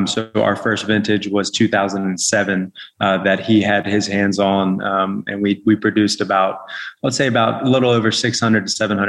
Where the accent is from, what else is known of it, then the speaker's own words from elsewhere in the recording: Virginia, United States; And then, like you said, I was born and raised here in the Shenandoah Valley.